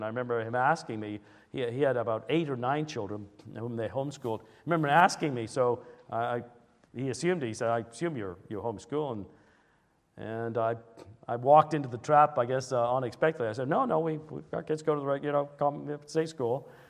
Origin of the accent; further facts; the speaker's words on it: Midlands, United Kingdom; I grew up in England, in the Midlands